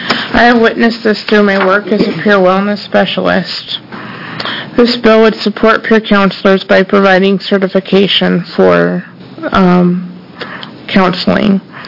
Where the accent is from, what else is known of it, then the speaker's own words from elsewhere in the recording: United States; I'm from Benton County.